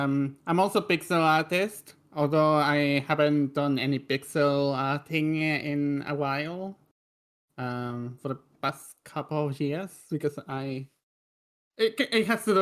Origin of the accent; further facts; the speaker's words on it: Chile; first language Spanish; English is a second language; I also know Spanish. Like, my first language is Spanish. I did not teach myself English, but I did learn English outside of school because in my country, which is Chile, I forgot to mention my country, by the way.